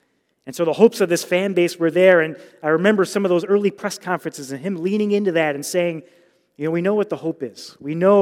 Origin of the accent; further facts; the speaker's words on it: Chicago, Illinois, United States; You know me, I grew up in the Chicago area. I grew up a Chicago White Sox fan.